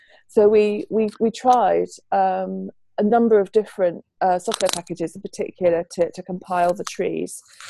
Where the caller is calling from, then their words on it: Chichester, South East England, United Kingdom; And I'm talking from Chichester, the UK, where it's just coming up for 6 p.m.